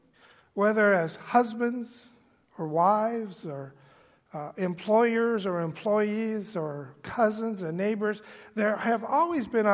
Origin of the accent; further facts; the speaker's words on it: California, United States; I grew up in Southern California as a UCLA fan.